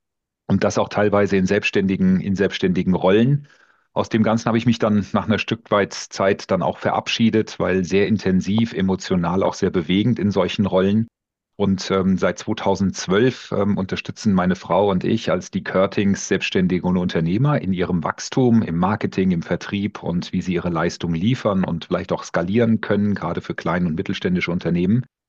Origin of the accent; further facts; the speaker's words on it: Hesse, Germany; born there; wir sind jetzt hier so ein bisschen geankert durch unsere Kinder in der Nähe von Frankfurt in Bad Homburg. Ich bin auch gebürtiger Hesse.